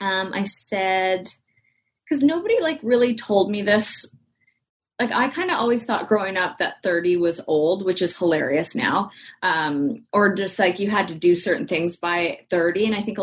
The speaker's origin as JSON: {"language": "English", "country": "Canada", "moved": "yes", "said": "When I first moved here, I was like, this is comical, like out of a movie, like this, you know, being Canadian."}